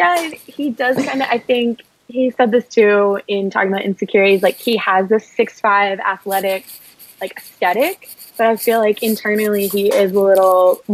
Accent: Northeast, United States; Like, maybe I've heard it in passing, but I'm from the Northeast and like, I've never heard anyone use that seriously.

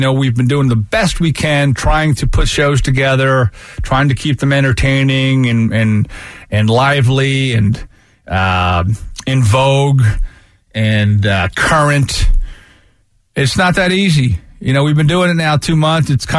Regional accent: Avalon, New Jersey, United States; You know, I grew up in Avalon, basically, and no beach bars.

